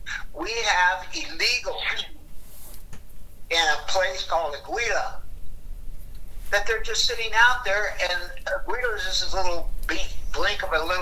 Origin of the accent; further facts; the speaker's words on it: El Paso, Texas, United States; my hometown is El Paso, Texas. We used to go hunting up and down the Rio Grande River.